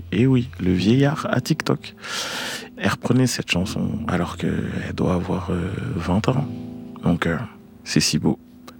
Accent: Boulogne-Billancourt, Île-de-France, France; Moi, je suis de Boulogne-Billancourt, comme

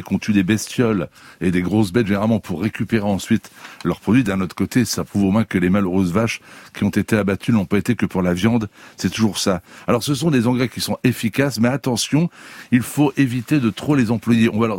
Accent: France; On en voit chez nous en France un peu partout

